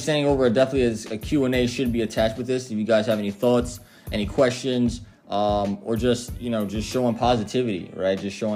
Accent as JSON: {"language": "English", "town": "New York City", "region": "New York", "country": "United States", "tie": "born or raised there", "said": "Yeah, born in the Bronx, raised in the Bronx of New York."}